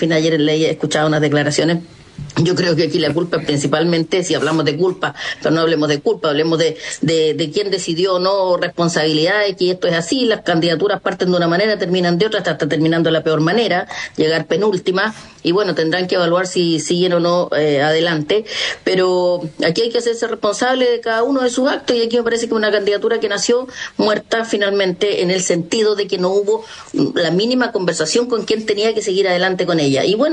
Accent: Chile; buscar un punto común que nos representara como chilenos

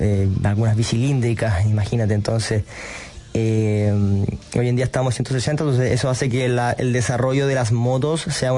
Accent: Chile; una fábrica se acerque a ti siendo chileno, algo bien utópico

